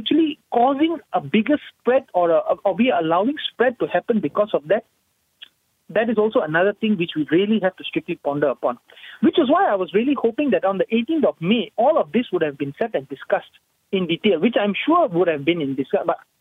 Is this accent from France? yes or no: no; Malaysia; I'm sorry to say, I'm a Malaysian by birth. I am a hardcore Malaysian. I'm all for Malaysia.